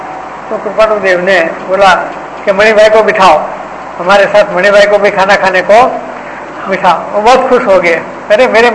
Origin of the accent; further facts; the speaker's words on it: Rampur, India; रामपुर तो हमारा native place है, दो गांव मैंने चार मील पर वो है हड़मताला, उसको हड़मतिया कहते हैं। आज भी उस कच्चा रास्ता है, वो बैलगाड़ा जाता है, कच्चा रास्ता है बिल्कुल।